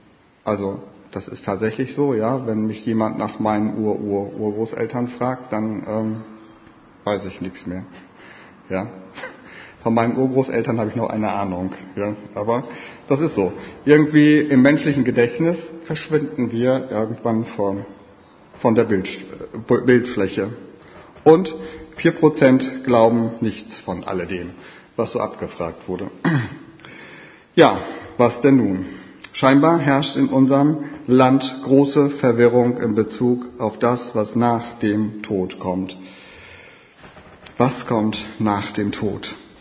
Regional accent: Lower Saxony, Germany; born there; Ich bin 52 Jahre alt, bin gebürtiger Ostfriese, lebe seit über 20 Jahren am Niederrhein

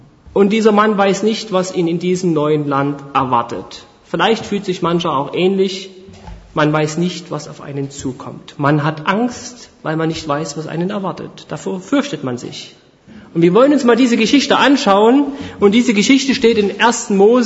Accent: Saxony, Germany; Und ich bin gebürtiger Erzgebirgler, komme aus Sachsen, wohne aber seit 2011 in den alten Bundesländern.

